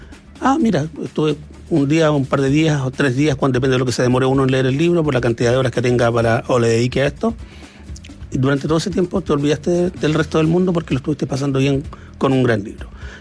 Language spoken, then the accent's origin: Spanish; Chile; ¿Con qué libro podríamos representar cómo somos los chilenos y por qué somos?